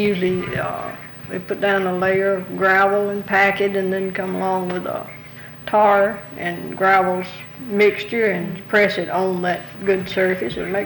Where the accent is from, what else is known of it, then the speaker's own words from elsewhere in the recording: United States; We grew up in the Smokies, but you don't get to talk to anybody that knows anything about the mountains.